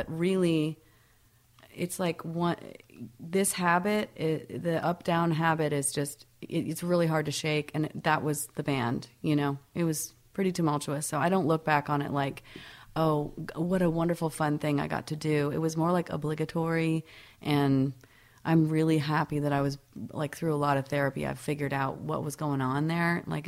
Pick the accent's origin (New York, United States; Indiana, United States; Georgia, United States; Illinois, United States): New York, United States; born there; also born or lived in Florida / Alabama; No, I was born in New York. A month later, we moved to Florida, and then... A year later, we moved to Alabama